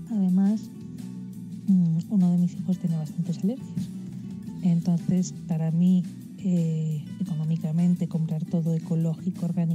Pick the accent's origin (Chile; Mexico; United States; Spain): Spain; Madrid, Community of Madrid; de Madrid, España.